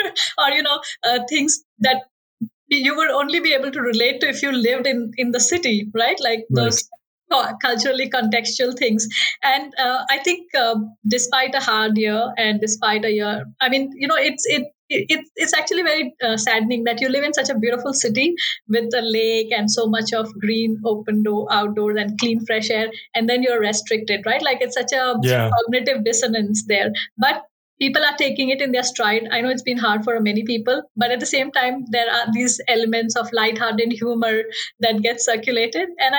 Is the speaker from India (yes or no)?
yes; India; now in Canada; Like I come from India. I mean, both of us come from India, which is a big country in itself.